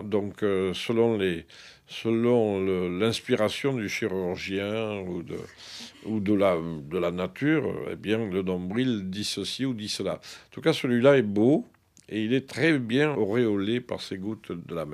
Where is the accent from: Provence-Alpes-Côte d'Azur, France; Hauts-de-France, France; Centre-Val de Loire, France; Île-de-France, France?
Provence-Alpes-Côte d'Azur, France; comme on dit chez nous en Provence